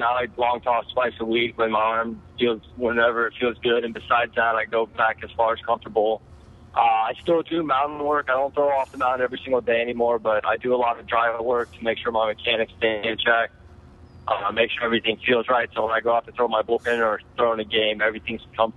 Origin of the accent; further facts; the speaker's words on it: Lake Worth, Florida, United States; I'm from Lake Worth, Florida, down in West Palm Beach.